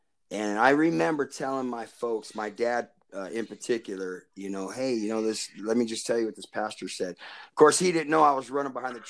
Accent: Stockton, California, United States; I was raised in the Apostolic Movement in a United Pentecostal church there in Stockton, California, Bishop Haney's church.

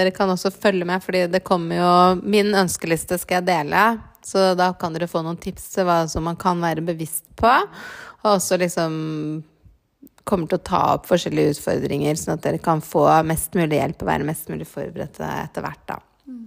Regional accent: Oslo, Norway; born there; Jeg er født jo på Riksen

